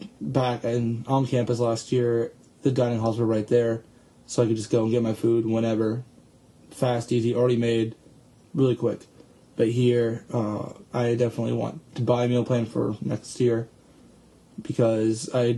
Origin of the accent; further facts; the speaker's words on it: San Diego, California, United States; I'm from San Diego, California.